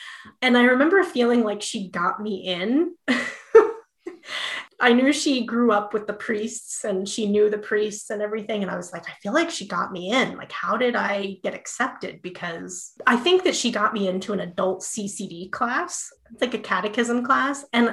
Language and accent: English; New Jersey, United States; I grew up in North Jersey.